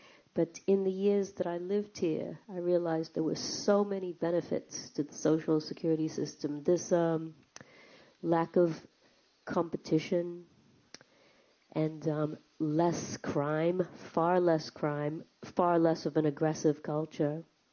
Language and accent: English; United States; now in England; So I grew up in America and came to England sometime around the mid-80s